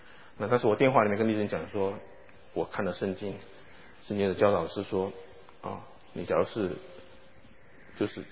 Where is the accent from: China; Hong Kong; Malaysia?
Malaysia; moved away as an adult; now in United States; 我们刚结婚从马来西亚过来的时候，我是一个很紧张的人，我现在还是很紧张，从马来西亚过来的时候